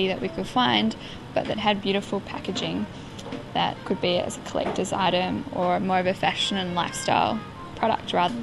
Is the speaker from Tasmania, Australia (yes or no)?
yes; Tasmania, Australia; So we grew up in Tasmania and we still have our organic farm here, so it's obviously a very dear spot to us.